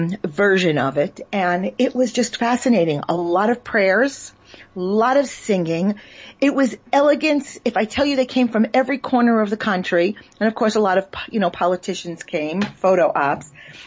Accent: New York, United States; I was saying SIG, because I'm from New York.

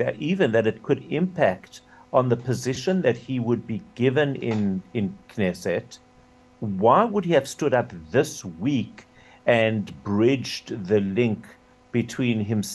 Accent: South Africa; maybe as a South African, I just absolutely recoil from even that type of language.

